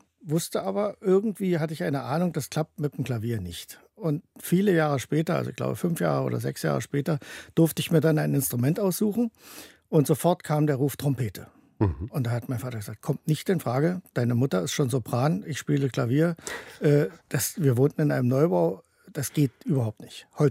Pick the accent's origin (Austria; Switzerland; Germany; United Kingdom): Germany; Weimar, Thuringia; also born or lived in Dresden; geboren bin ich in Dresden, habe dort aber das Leben noch nicht bewusst wahrgenommen. Wir sind dann, weil mein Vater die Stelle als Kapellmeister in Weimar bekam, nach Weimar gezogen. Dort habe ich dann meine, wie heute würde man sagen, Grundschulzeit absolviert.